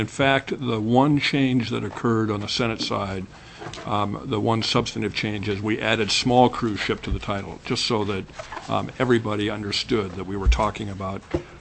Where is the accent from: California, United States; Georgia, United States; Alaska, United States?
Alaska, United States; Juneau; I'm a senator for District B. I hope my hometown mayor of Juneau has been treating everybody well.